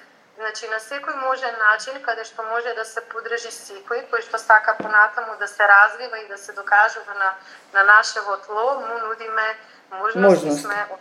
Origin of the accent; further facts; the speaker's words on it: Vinica, Eastern, North Macedonia; мене ми е многу мило и драго што можам во моето родно место да се себе реализирам